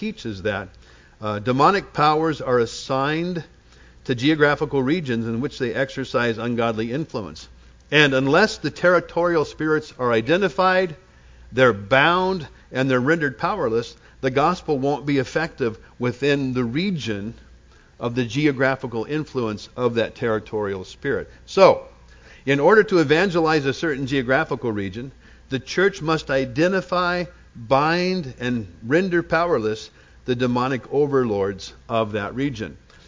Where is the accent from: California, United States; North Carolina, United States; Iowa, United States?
California, United States; I came from Southern California, grew up down there